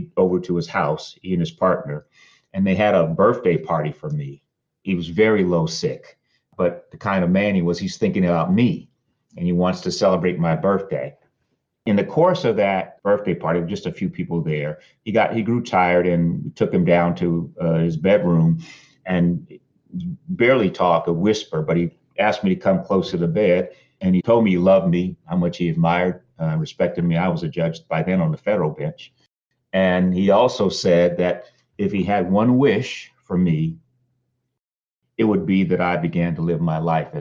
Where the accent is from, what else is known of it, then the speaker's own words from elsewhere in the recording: San Francisco, California, United States; But I grew up in San Francisco, and I didn't have the kind of experience that they had.